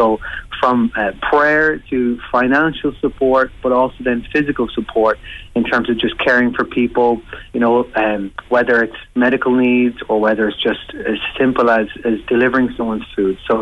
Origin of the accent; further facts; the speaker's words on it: Newbridge, Leinster, Ireland; now in Dublin, Ireland; Our first one, original location, is in Newbridge in County Kildare, in my hometown.